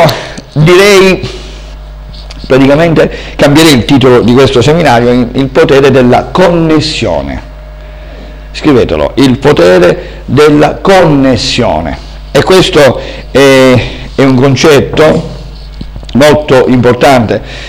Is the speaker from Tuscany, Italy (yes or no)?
no; Syracuse, Sicily, Italy; born there; Io sono nato a Siracusa, sono in Sicilia